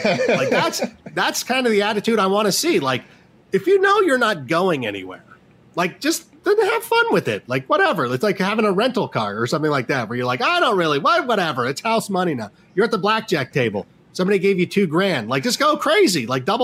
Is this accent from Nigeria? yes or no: no; Chicago, Illinois, United States; I'm kidding, Wisconsin. I'm from Chicago.